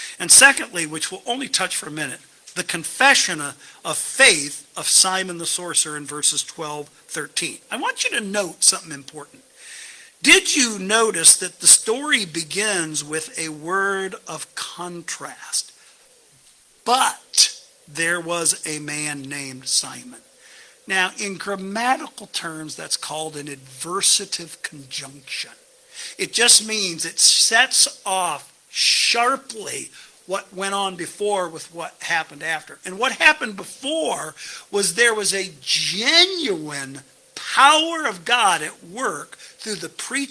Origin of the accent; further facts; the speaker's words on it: Akron, Ohio, United States; also born or lived in Bath; So when I was a kid, I was born in Bath, grew up in Akron